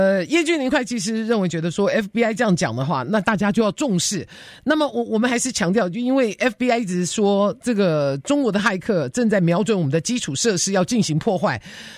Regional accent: United States

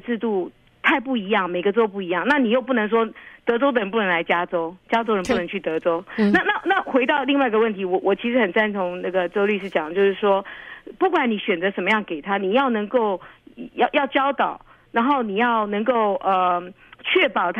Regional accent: Taiwan; 我们在台湾长大会有军训课，所以我是有练过打靶的

